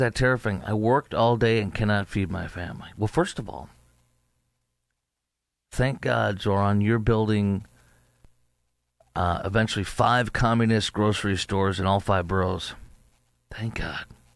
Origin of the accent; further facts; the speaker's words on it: Chicago, Illinois, United States; formerly based in my hometown of Chicago